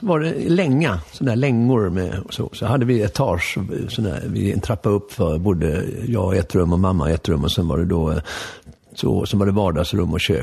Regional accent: Lidingö, Stockholm County, Sweden; min första minnen är väl från Lidingö när vi bodde på Säljstigen 27.

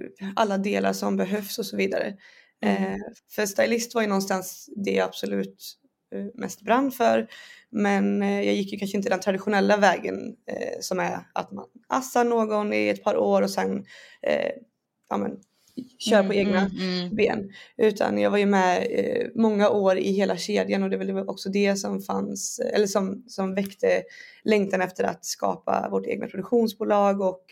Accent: Borås, Västra Götaland County, Sweden; now in Stockholm, Sweden; Jag kommer från Borås från början. Jag är nyinflyttad till Stockholm. Vi har bara bott här ett år. Men så jag är från Borås och uppväxt där.

